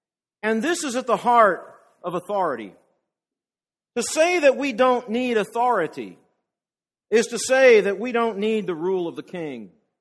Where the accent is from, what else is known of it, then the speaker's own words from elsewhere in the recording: California, United States; I come from California initially, where I grew up